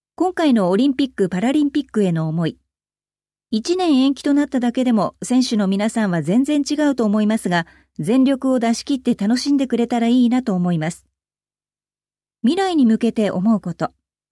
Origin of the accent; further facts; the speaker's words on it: Tokyo, Japan; 江戸っ子として応援はしたいと思います。